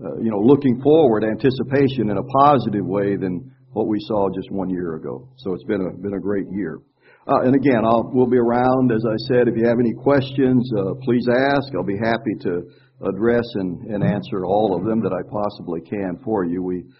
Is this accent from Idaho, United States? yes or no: no; Arkansas, United States; And I tell her, well, you know, I'm from Arkansas. I have a very limited vocabulary.